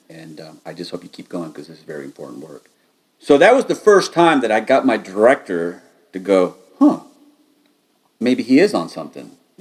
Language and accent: English; United States; being an American, going to Scotland